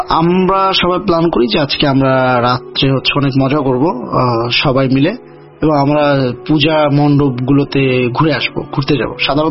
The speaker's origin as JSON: {"language": "Bangla", "town": "Khulna", "region": "Khulna Division", "country": "Bangladesh", "tie": "born or raised there", "lives_now": "Dhaka, Bangladesh", "said": "আমার দাদাবাড়ি এলাকা হচ্ছে পিরোজপুরের কাউখালী থানাতে, এবং আমার জন্ম বেড়ে ওঠা এবং পরবর্তীতে আমাদের বাড়ি হচ্ছে খুলনাতে।"}